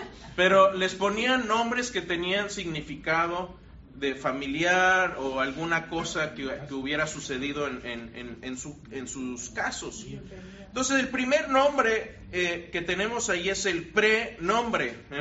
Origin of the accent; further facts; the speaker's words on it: Querétaro, Mexico; also born or lived in Monterrey; Yo soy queretano, pero viví en Monterrey.